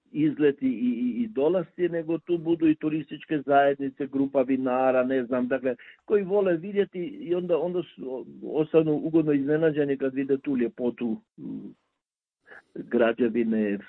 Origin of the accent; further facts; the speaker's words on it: Croatia; accent: Kajkavian; pjevaju se sve, strogo, dakle, kajkavske popetke crkvene i misa na kajkavskom jeziku, dakle, na našem dijalektu.